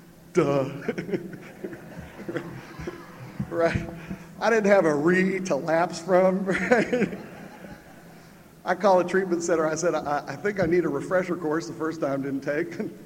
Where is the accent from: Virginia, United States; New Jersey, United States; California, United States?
Virginia, United States; I'll be able to say for the first time in 10 years that … I'm an addict from Virginia.